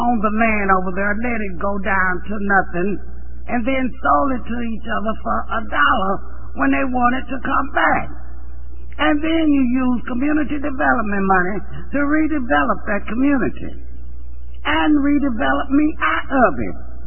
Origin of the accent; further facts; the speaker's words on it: Dallas, Texas, United States; I grew up on University Boulevard, so I didn't know about this side.